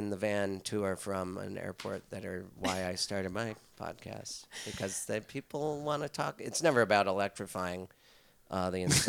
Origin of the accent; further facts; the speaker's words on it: Missoula, Montana, United States; Where are you from? I'm from Montana. Azula, Montana.